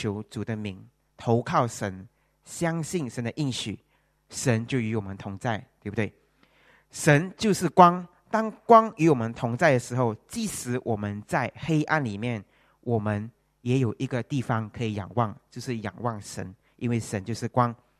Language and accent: Chinese; Malaysia; 我一个马来西亚人要留在这边